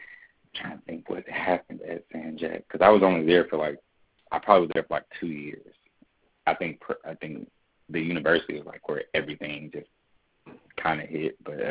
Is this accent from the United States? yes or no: yes; Oregon, United States; And so, like, I'm from Oregon.